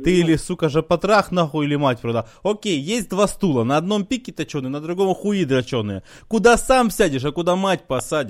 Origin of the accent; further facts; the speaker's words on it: Saint Petersburg, Russia; Да, я из Питера.